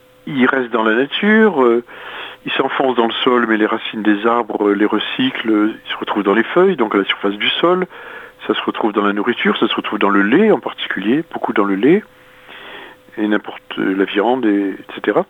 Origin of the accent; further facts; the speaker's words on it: Belgium; en France ou près de chez nous en Belgique